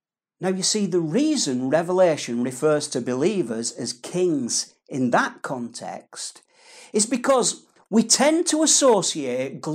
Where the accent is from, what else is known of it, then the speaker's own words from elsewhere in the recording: United Kingdom; the truth is, you know, I'm a British man, you know